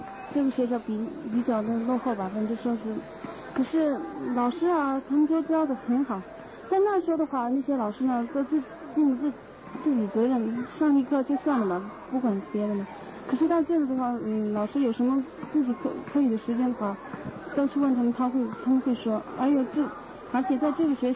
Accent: Lhasa, Tibet, China; 我是从拉萨过来的。

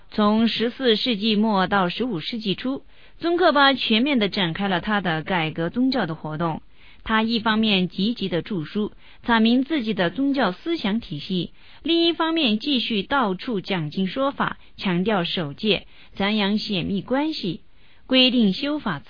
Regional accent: Tibet, China; 因为呢我们西藏人是无姓的，一般用4个字做一个名

